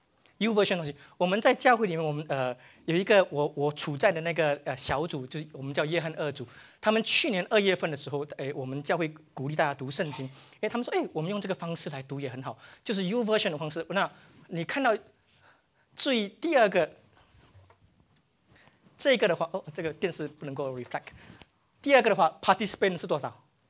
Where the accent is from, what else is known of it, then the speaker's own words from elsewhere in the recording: Malaysia; 你们中文程度比我好，因为我马来西亚来的，我中文程度有限，所以我读的比较慢。